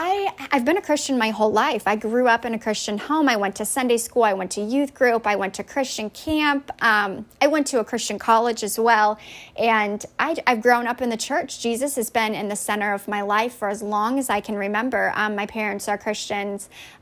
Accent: Nashville, Tennessee, United States; I am talking with you all from the States, the United States. I'm from Nashville, Tennessee.

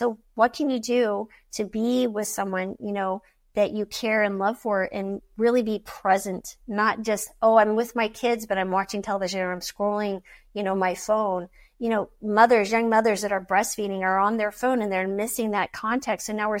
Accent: New Mexico, United States; So I grew up in Eastern New Mexico.

